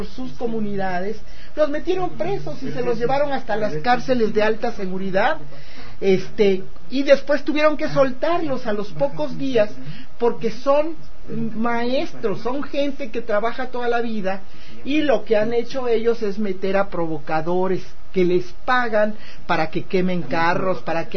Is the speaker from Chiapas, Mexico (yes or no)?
yes; Chiapas, Mexico; De este tamaño es la situación que estamos viviendo en mi tierra, en Chiapas